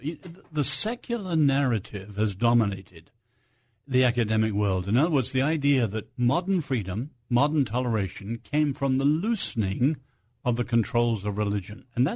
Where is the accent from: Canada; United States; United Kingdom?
United Kingdom; England; So in England, I'm English.